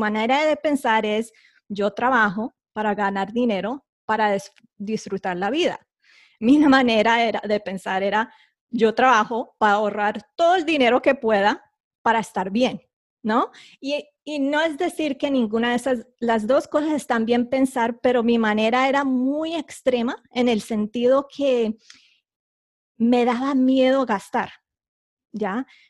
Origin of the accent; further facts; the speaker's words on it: Bogotá, Bogotá Capital District, Colombia; also born or lived in United States; yo soy colombiana, nací en Bogotá, pero con un papá americano o el gringo. Entonces tuve la fortuna de que nací con dos nacionalidades, ¿no? La colombiana y el americano